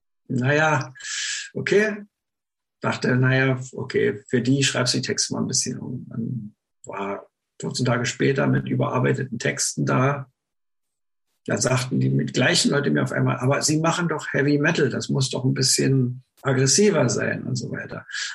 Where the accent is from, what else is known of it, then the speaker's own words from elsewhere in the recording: Berlin, Germany; also ich bin ja im Berliner Raum aufgewachsen